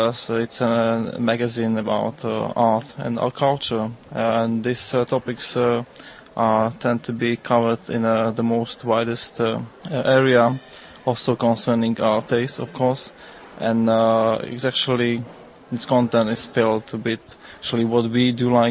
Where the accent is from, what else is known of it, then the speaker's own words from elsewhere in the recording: Slovakia; English is a second language; now in Czech Republic; I'm from Slovakia. I live here in Czech Republic like 8 years now